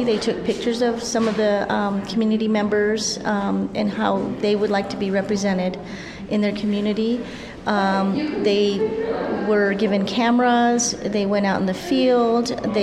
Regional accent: New Mexico, United States; now in Boulder, United States; I am from the Taos and Santa Ana Pueblos of New Mexico, and I've lived in Boulder for quite some time

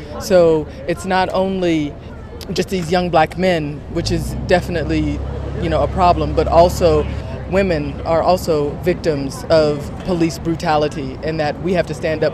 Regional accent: Texas, United States; I grew up in Texas. I have friends all across the country.

